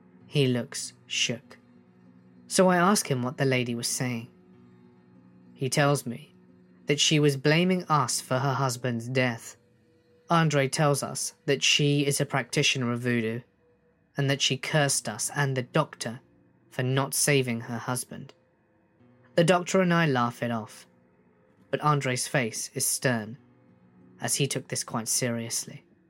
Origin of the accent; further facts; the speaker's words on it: Midwest, United States; moved away as an adult; now in New Orleans, United States; I am originally from the Midwest, a tiny sleepy town of less than a couple of thousand people, so New Orleans was a culture shock for me.